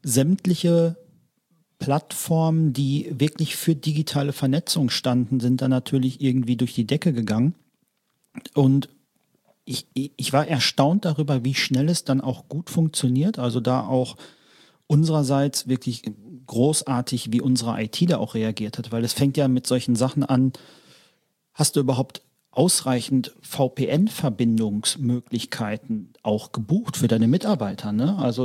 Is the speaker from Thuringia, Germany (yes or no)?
no; Dortmund, North Rhine-Westphalia, Germany; born or raised there; now in Düsseldorf, Germany